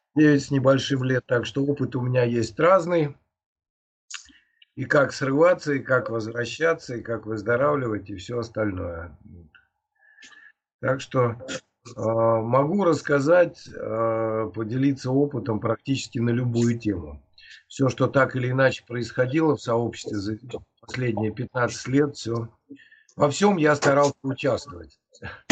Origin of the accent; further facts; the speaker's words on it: Kaliningrad, Kaliningrad Oblast, Russia; я алкоголик, вот, я из Калининграда.